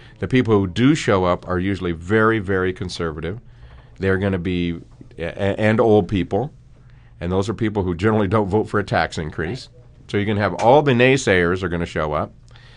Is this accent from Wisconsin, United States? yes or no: no; Mesa, Arizona, United States; he's coming to Mesa, my hometown.